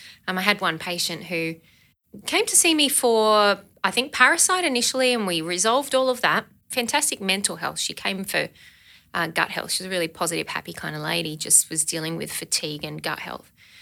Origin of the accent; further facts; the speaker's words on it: Sydney, New South Wales, Australia; now in Queensland, Australia; I must say I was so happy to move to Queensland after growing up in Sydney